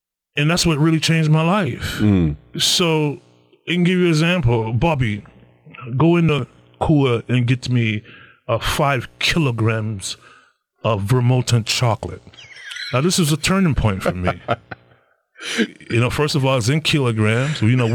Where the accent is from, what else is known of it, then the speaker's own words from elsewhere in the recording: Niagara Falls, New York, United States; You know, I'm from Niagara Falls. You know, I grew up in Niagara Falls